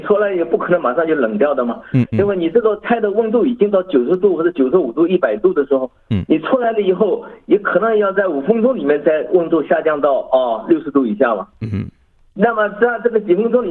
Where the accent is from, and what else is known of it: China